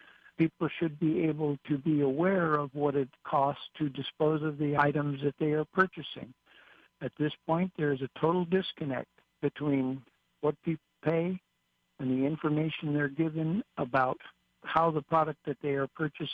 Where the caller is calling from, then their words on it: Hawaii, United States; I'm calling from the Big Island.